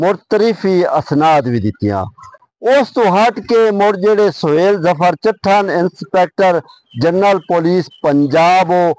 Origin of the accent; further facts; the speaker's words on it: Chiniot, Punjab, Pakistan; ਸਾਡਾ ਜ਼ਿਲ੍ਹਾ ਚਨਿਓਟ ਹੈ ਨਾ